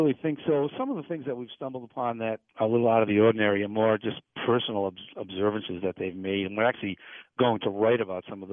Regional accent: Providence, Rhode Island, United States; I'm from Providence, Rhode Island.

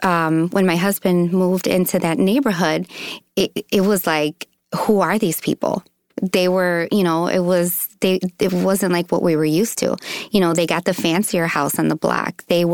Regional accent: Chicago, Illinois, United States; No, you know, I'm from Chicago. I'm a city girl.

